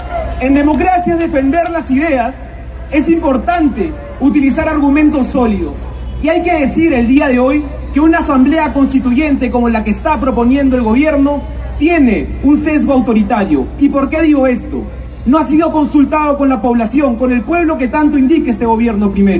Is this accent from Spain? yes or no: no; Peru; es importante que como peruanos nos juntemos, seamos unidos y construyamos un mejor país